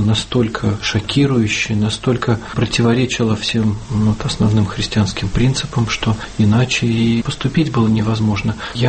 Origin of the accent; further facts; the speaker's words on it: Saint Petersburg, Russia; born there; Я родился в Петербурге.